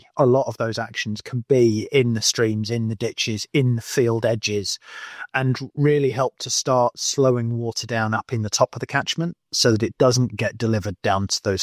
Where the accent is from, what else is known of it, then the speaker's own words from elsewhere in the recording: Wales, United Kingdom; You know, I remember I grew up in North Wales and I remember being snowed in for 3 or 4 days and having to walk out down the lane.